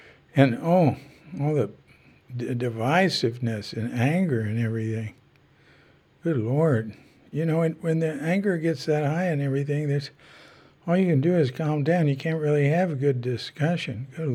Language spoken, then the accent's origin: English; Texas, United States; moved away; where I grew up in Texas in the summer